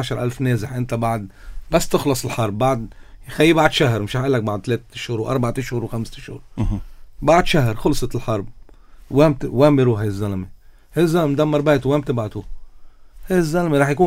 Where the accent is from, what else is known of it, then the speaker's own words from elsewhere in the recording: Lebanon; نحن مواطنين لبنانيه